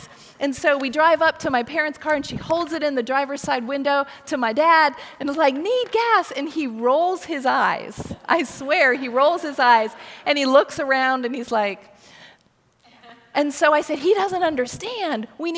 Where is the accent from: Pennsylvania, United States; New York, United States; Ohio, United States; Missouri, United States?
Ohio, United States; She went to Ohio State. I was from Ohio.